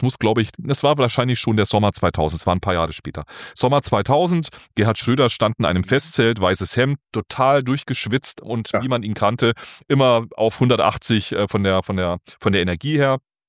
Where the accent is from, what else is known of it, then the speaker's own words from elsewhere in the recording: Bavaria, Germany; also man hört es mir an, ich bin gebürtiger Franke